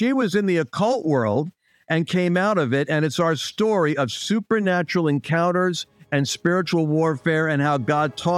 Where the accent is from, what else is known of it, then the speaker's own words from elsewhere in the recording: United States; I'm obviously American obsessed. I'm like every other American.